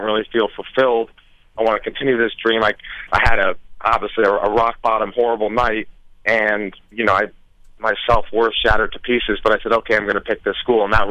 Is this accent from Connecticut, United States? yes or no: yes; Connecticut, United States; I mean, we're talking, I'm from Connecticut, but we had played in tournaments in New York, Connecticut, Georgia, Ohio, Pennsylvania, all across the country.